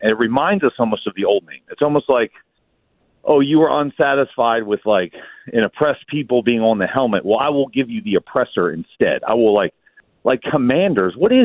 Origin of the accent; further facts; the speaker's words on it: Washington, District of Columbia, United States; now in Pittsburgh, United States; So I'm a lifelong fan up here, 40 years old, relocated to Pittsburgh, but born and raised in the Washington area.